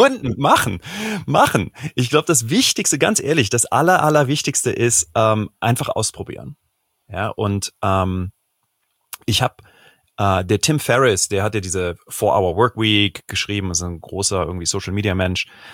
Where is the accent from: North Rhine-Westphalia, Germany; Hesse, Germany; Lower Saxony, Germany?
North Rhine-Westphalia, Germany; Cologne; Ich bin in Köln groß geworden